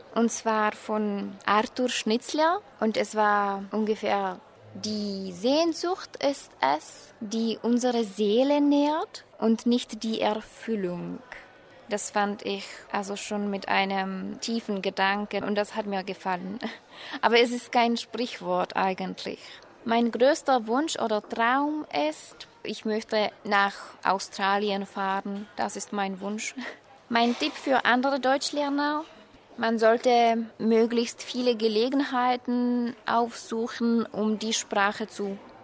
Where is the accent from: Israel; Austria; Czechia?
Czechia; Ostrava, Moravian-Silesian Region; German is a second language; Ich komme aus der Tschechischen Republik, aus Ostrava. Ich bin 1988 geboren. Ich lerne Deutsch